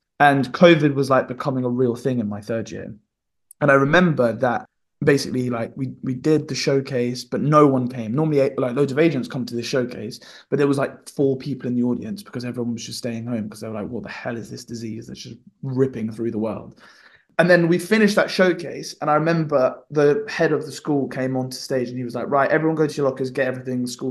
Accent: East of England, United Kingdom; accent: Suffolk; my accent's just kind of all over the place, really. I mean, where I'm from, it's proper Suffolk vibes. So there's a really, really, you should go and Google the Suffolk dialect. So obviously I grew up with that, but then all of my family, like most of my family live in Essex

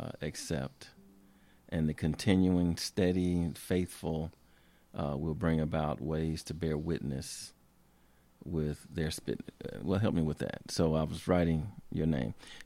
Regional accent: Alabama, United States; also born or lived in Michigan; You know, saying that, I'm from Alabama.

